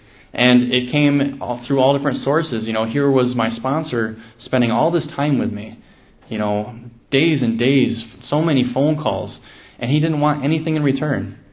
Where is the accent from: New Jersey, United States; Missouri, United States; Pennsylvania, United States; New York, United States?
New York, United States; Rochester; I'm from Rochester, New York.